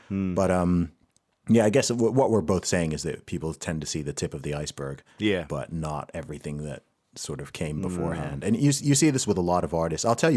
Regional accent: Saudi Arabia; now in Southampton, United Kingdom; I grew up in Saudi Arabia, as you may know. And then, my family moved to the UK sort of permanently in 2008, and Bournemouth was just the sort of chosen home base for where my parents kind of came back to. So I ended up in Bournemouth for a while. I'm in Southampton now

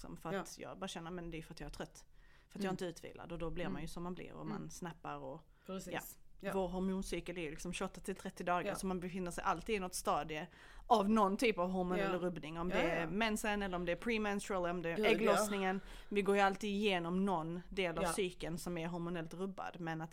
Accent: Bosnia & Herzegovina; now in Sweden; och det kan vi säkert vittna om som liksom bosnier eller från Balkan, man pratar inte om sånt här hemma med sin, det är inte som att, alltså, nej, jag menar, jag är 34 år

